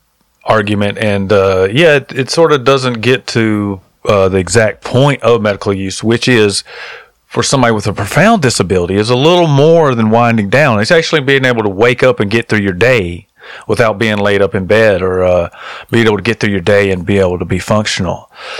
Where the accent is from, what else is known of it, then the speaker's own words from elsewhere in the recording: Alabama, United States; growing up in Alabama and traveling around the country. And then when I came out here to Washington State